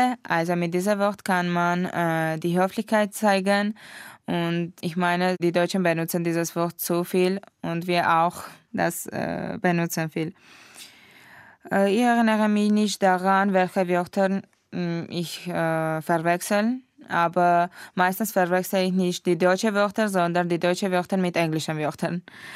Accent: Yerevan, Armenia; German is a second language; Ich komme aus Armenien, aus der Hauptstadt Jerewan. Ich bin geboren am 12. August im Jahre 1996.

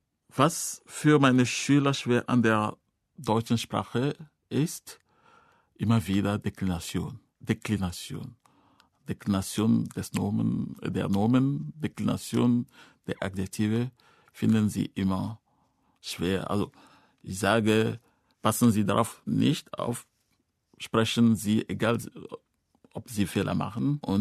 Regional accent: Togo; Ich komme aus Togo in Westafrika. Ich bin im Jahre 1967 geboren

